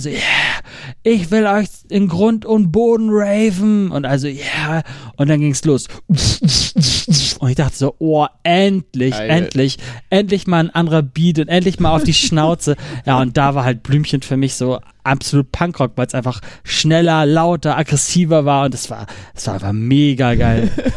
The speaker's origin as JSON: {"language": "German", "region": "Hamburg", "country": "Germany", "said": "also ich komme aus Hamburg"}